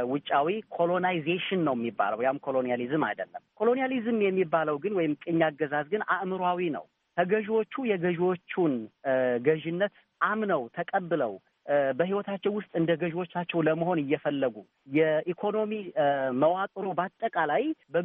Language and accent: Amharic; Lalibela, Amhara, Ethiopia; በገጠር አካባቢ ነው ያደግኩት፣ ላሊበላ በሚባለው ቦታ። ያው ሁሉም የሀገራችን ሰው በሚያውቀው ቦታ ነው ተወልጄ ያደግኩት።